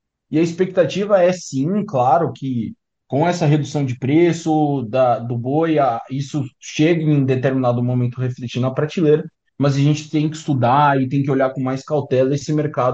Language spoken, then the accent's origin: Portuguese; São Paulo, Brazil; Eu sou de São Paulo